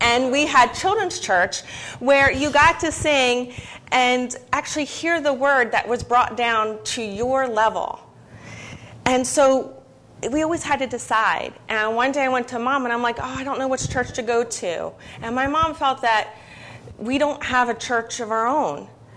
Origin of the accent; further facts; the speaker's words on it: Mercerville, New Jersey, United States; I grew up here in Mercerville. I went to Mercerville, Grice, Nottingham High School.